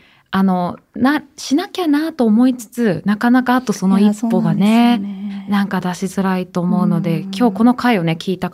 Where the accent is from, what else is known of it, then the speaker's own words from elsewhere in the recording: Fukushima, Japan; あの私は実家福島の方なんですけど